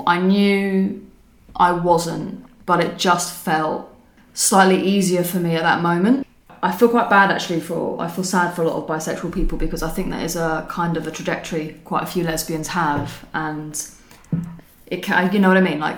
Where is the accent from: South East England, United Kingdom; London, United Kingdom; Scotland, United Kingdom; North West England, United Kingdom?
London, United Kingdom; Yeah, so I was born in 1986 and I grew up in London, and I went to a comprehensive school